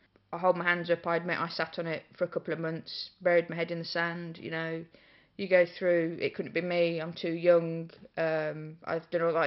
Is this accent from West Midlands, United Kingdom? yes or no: yes; Rugby, West Midlands, United Kingdom; from Rugby.